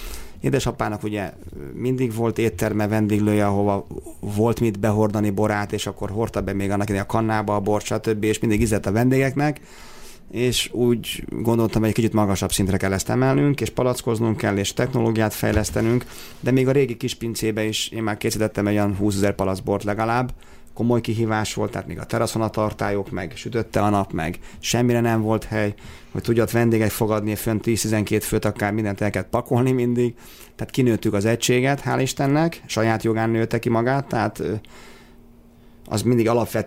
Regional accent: Tata, Komárom-Esztergom, Hungary

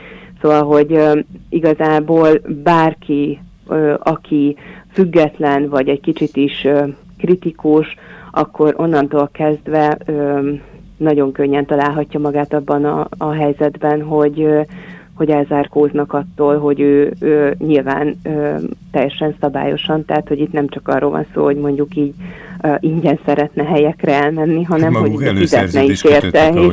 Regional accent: Debrecen, Hajdú-Bihar, Hungary; amit én, mint debreceniként tapasztalok a városban

